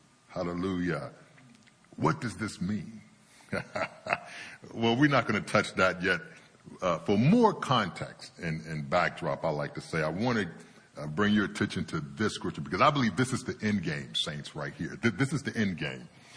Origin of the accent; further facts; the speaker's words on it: Youngstown, Ohio, United States; I grew up in Youngstown, Ohio. I lived in a predominantly black environment.